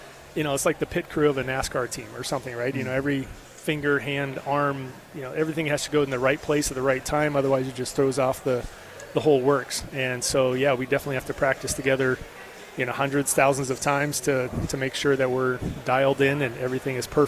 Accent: Nebraska, United States; growing up in Nebraska, it's, you know, I never had seen a bobsled in real life until I was, you know, 23 years old

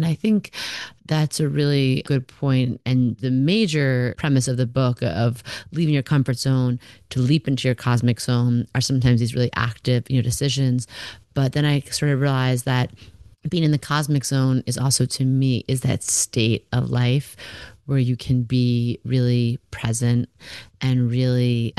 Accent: New York, United States; Generally, I'm a New York girl. For now, at the time of this recording, I'm in Montauk, which is where my family's from, eastern end of Long Island, but full-time residence in good old Manhattan.

